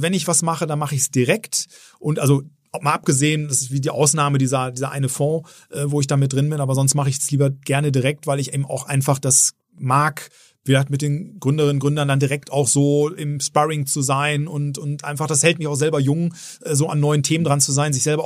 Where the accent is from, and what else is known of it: Bielefeld, North Rhine-Westphalia, Germany; born or raised there